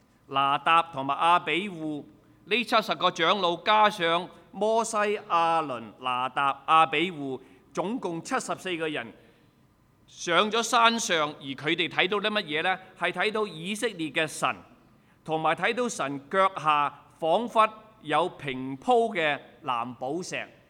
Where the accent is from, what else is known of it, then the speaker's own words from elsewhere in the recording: Guangdong, China; 我們中國人、廣東人寫個詩歌出來